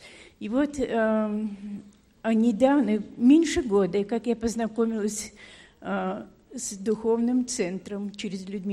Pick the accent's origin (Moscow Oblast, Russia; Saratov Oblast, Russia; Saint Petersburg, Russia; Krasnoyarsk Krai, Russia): Saint Petersburg, Russia; born there; я родилась в Ленинграде в очень современной семье.